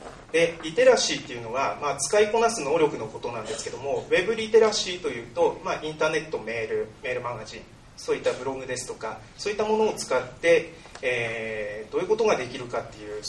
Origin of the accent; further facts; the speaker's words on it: Hirosaki, Aomori, Japan; 弘前市の、出身です。